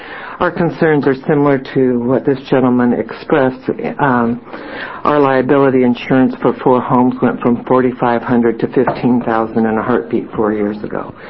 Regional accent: McMinnville, Oregon, United States; I'm from McMinnville, Oregon.

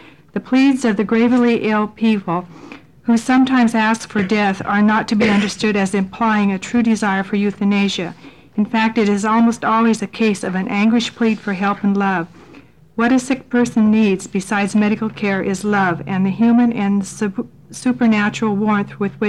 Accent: Milwaukie, Oregon, United States; I'm from Milwaukee, Oregon, Senator Cohen's district.

